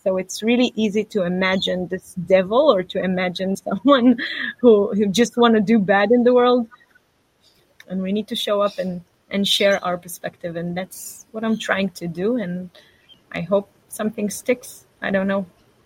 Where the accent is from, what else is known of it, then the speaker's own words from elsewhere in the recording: Southern District, Israel; English is a second language; unfortunately, I grew up on the Gaza border, so I was deeply impacted by what happened on the 7th of October events.